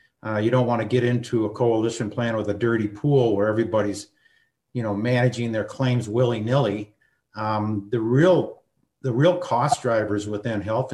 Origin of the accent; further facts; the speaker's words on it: Bloomington, Minnesota, United States; I grew up in Bloomington, Minnesota here. I'm 63 years old.